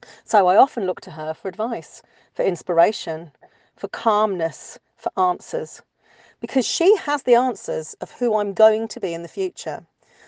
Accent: United Kingdom; Ironically, I'm British, as you can probably tell

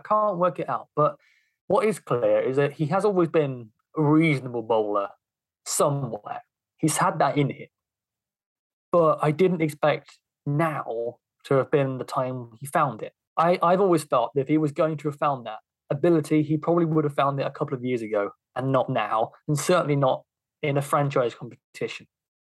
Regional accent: Hornchurch, London, United Kingdom; He was picked off his club cricket performances for Hornchurch Cricket Club, which is where... it's my hometown. It's where I've lived most of my life.

